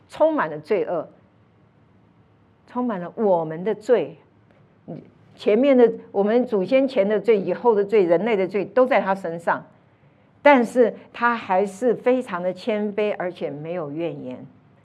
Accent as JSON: {"language": "Chinese", "country": "Taiwan", "said": "我们台湾人有一个笑话"}